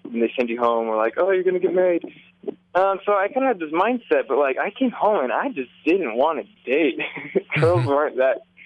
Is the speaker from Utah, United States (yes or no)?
yes; Utah, United States; also born or lived in Kansas City, United States; I was born in Kansas City, Kansas, but as a little kid, I moved over to Utah, and I grew up in the church.